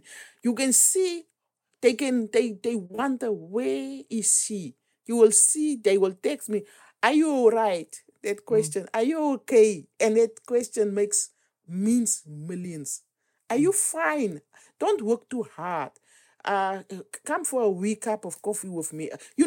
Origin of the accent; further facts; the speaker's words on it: Namibia; English is a second language; And there was a lady in the year I am from Namibia.